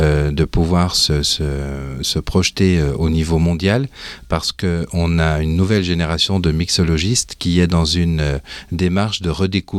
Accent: Grand Est, France; Je viens d'Alsace, tout droit depuis ce fabuleux pays français.

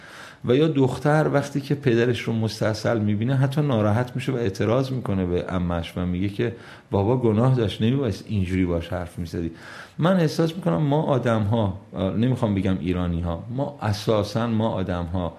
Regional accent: Khuzestan, Iran; من جنوبی هستم، بچه خوزستانم و طبعا از اون فضا تاثیر گرفتم

